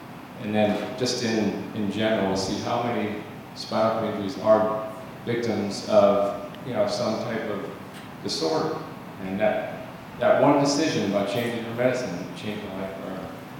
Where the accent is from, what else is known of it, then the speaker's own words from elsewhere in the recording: Ohio, United States; I grew up in Ohio, and I have my master's degree in counseling